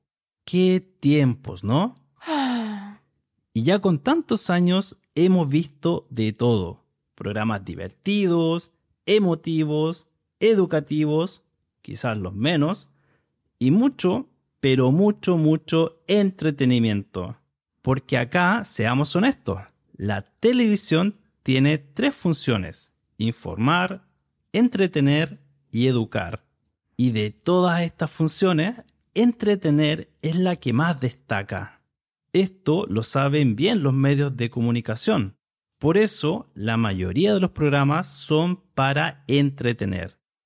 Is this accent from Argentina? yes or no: no; Chile; soy de Chile y soy el presentador de este podcast para estudiantes de español